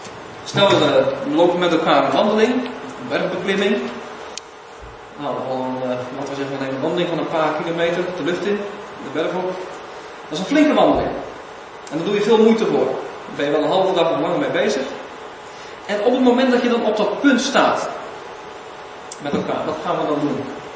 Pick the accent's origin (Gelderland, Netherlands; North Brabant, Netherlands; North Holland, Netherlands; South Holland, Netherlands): South Holland, Netherlands; Dordrecht; born there; now in Kampen, Netherlands; Geboren in Dordrecht. Dat is niet heel ver van hier. Woonachtig in Kampen. Dat is iets verder van hier.